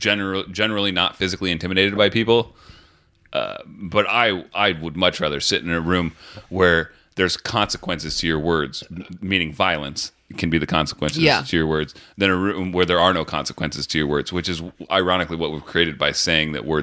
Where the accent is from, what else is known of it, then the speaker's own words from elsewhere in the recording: United States; I'm like American. we avoid conflict and emotion and feeling sad.